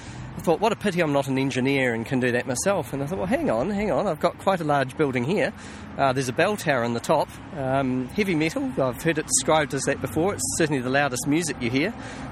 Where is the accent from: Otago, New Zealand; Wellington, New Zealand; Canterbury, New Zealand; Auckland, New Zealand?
Canterbury, New Zealand; Timaru; Well, it's a town of about 30,000. It sits pretty much halfway between Christchurch and Dunedin.